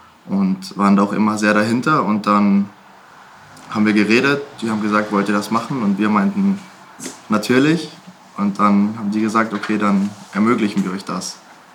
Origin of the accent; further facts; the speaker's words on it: Carinthia, Austria; Wir haben noch einen großen Bruder, der hat auch mal Handball gespielt. Und wir kommen ja aus Kärnten